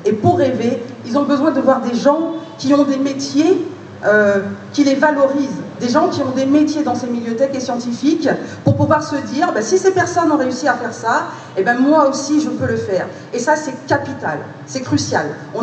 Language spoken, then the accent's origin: French; Guadeloupe, France; Je suis originaire de Guadeloupe. Ma mère est de Trois-Rivières. Mon père est du Moule. J'habite dans la région parisienne.